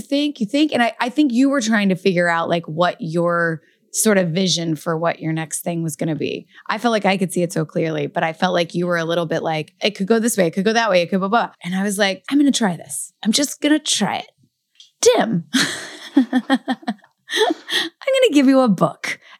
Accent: Louisville, Kentucky, United States; was from reading this book that had been actually recommended to me by a friend from Louisville in my hometown.

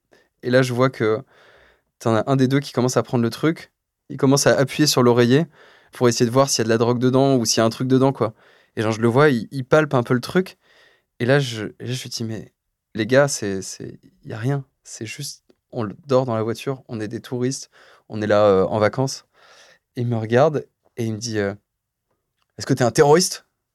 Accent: France; on est juste des Français en visite, on est des touristes.

